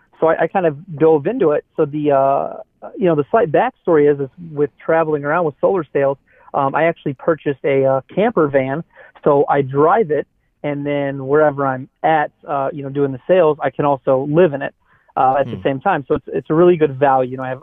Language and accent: English; Indiana, United States; when I decided to come back to work in Chicago, which is closer to home, I'm from Indiana, so I could see my family more